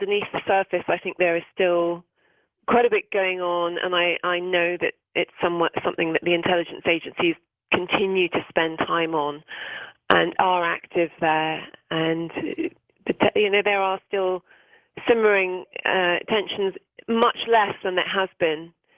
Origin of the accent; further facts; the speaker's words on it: Wales, United Kingdom; also born or lived in Scotland; I was brought up in Wales